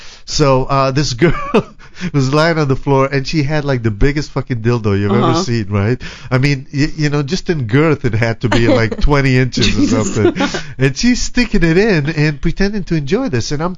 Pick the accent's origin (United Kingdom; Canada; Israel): Israel; accent: Israeli; English is a second language; now in United States; That's Israeli accent, except I've been here 32 years, so it's kind of like my own accent.